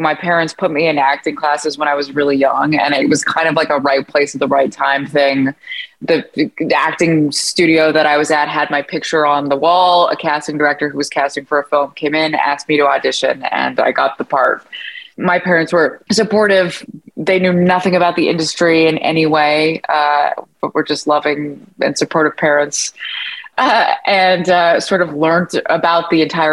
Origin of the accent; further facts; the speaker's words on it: Montreal, Quebec, Canada; I grew up in Montreal West. My parents still live there.